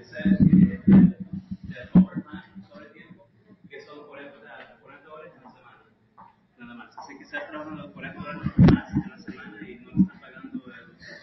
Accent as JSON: {"language": "Spanish", "country": "United States", "tie": "born there", "said": "Yo soy un abogado de New Jersey y de Nueva York. Yo soy nacido aquí, americano. Pero mis padres son de Salvador. Y ellos llegaron aquí después del conflicto en El Salvador."}